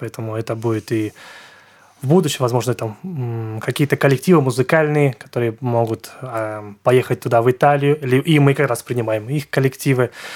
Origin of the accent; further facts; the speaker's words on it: Saint Petersburg, Russia; Нет, я из Петербурга.